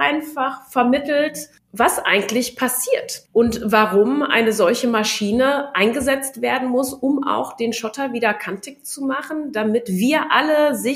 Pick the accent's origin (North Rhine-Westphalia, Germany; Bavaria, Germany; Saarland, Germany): North Rhine-Westphalia, Germany; Hamm; Hamm liegt am Kamener Kreuz, also zwischen der A1 und der A2. Und wir sind ja Hamm-Westfalen. Und die meisten, wenn ich denen sage, ich komme aus Hamm